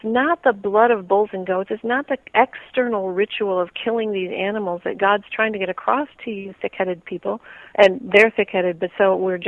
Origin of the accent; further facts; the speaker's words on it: Florida, United States; also born or lived in Texas; I'm from Florida and then Texas.